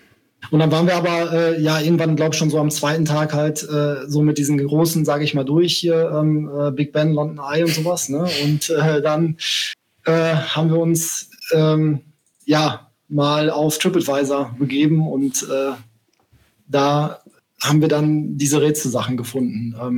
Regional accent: Bochum, North Rhine-Westphalia, Germany; also born or lived in Essen; Genau, also jetzt gerade bin ich in NRW, genauer gesagt in Bochum. Das ist auch meine Heimatstadt. Zwar bin ich in Essen um die Ecke geboren, aber in Bochum aufgewachsen.

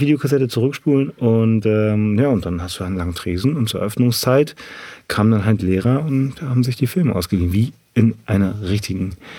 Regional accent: Ahrensburg, Schleswig-Holstein, Germany; ich komme aus Ahrensburg

